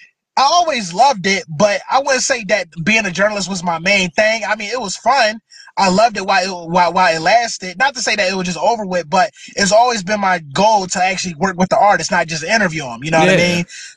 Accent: Philadelphia, Pennsylvania, United States; Obviously, I'm from Philly, you know what I mean?

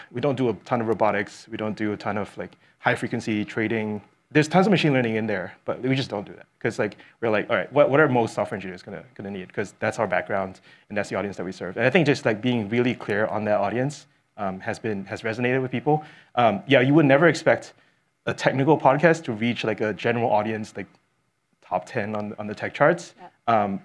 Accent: Singapore; moved away as an adult; now in United States; I'm from Singapore.

